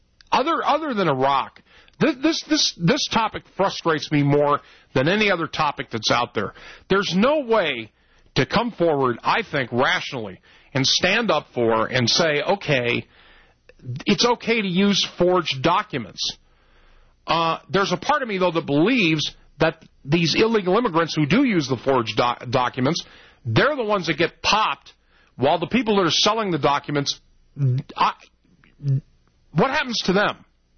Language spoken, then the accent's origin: English; the West, United States; I'm from the West. I love the West. No place I'd rather live.